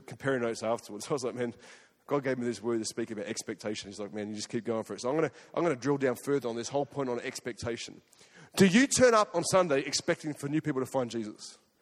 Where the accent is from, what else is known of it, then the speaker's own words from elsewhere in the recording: Australia; accent: Australian; they'll know straight away with my Australian accent.